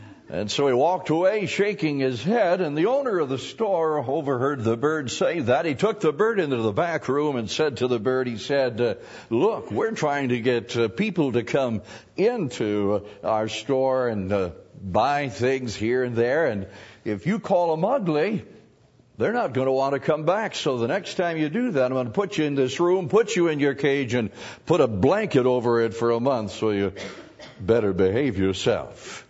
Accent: Oshkosh, Wisconsin, United States; I'm from Oshkosh, Wisconsin, and came to be a blessing, actually, is my heart's desire.

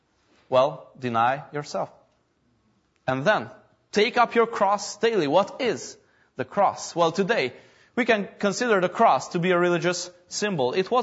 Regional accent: Pécs, Baranya, Hungary; now in Jerusalem; Well, Lord, I was born in Peach. I grew up there. I have all my friends there, all my relatives there.

